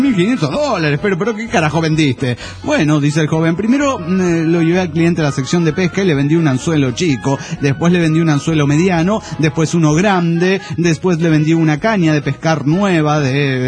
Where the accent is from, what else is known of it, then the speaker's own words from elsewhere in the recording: Axochiapan, Morelos, Mexico; de Axo Chapa, Morelos